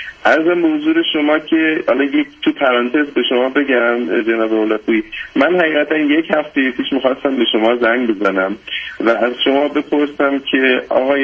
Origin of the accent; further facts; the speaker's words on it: Iran; born there; moved away; ما با یه تفکرات خیلی غلطی توی ایران بالاخره به دنیا اومدیم،